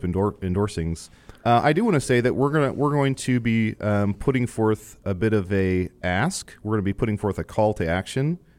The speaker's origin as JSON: {"language": "English", "region": "Virginia", "country": "United States", "said": "Oh, I'm from Virginia. Peanuts."}